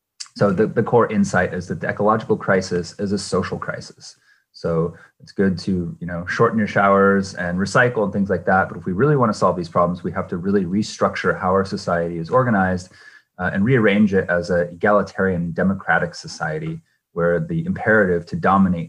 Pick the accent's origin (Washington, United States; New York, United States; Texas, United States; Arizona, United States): Washington, United States; now in Bremerton, United States; the anti-WTO demonstrations in Seattle, which is near my hometown, and I was living in Seattle at the time